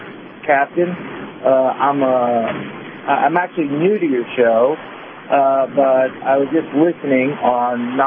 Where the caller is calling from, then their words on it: Atlanta, Georgia, United States; Calling from Atlanta, Georgia.